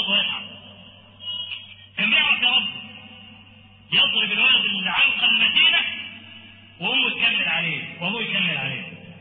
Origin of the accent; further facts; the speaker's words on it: Egypt; التعليم عندنا في مصر، نحن الذين صدرنا التعليم إلى بلاد العرب